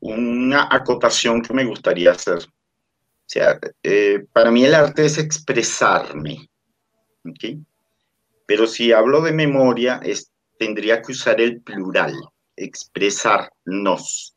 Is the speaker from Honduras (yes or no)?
no; Delta Amacuro, Venezuela; yo nací en Venezuela, me formé en Venezuela. Por razones de trabajo, mis padres tuvieron que irse a vivir al delta del Orinoco. O sea, no fue en plena civilización donde yo me crié o pasé mi infancia.